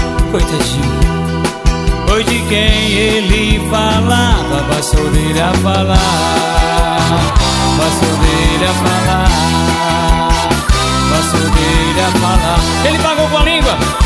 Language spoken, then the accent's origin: Portuguese; Fortaleza, Ceará, Brazil; born there; now in Quixeramobim, Brazil; nasci em Fortaleza, cidade de lindas praias, e vim morar em Quixerambim, cidade de grandes talentos, terra de Antônio Conselheiro.